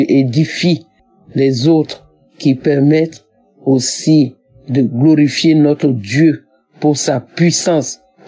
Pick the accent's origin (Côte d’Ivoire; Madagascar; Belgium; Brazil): Côte d’Ivoire; now in France; Je suis une Ivoirienne vivant en France. J'ai 65 ans.